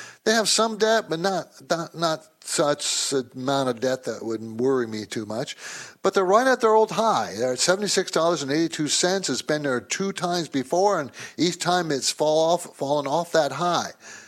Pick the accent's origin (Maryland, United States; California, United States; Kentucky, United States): California, United States; San Diego; I grew up in San Diego, and I remember Price Club very well.